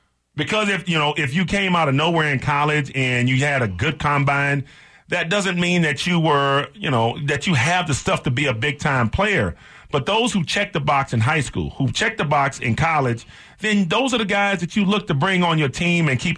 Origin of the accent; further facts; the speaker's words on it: Texas, United States; Because of the way that I was raised playing football in Texas